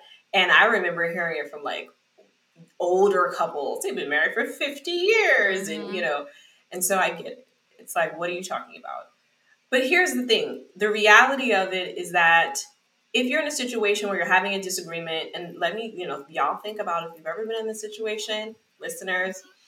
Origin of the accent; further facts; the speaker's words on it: New York, United States; I'm a Bronx girl. I'm from New York.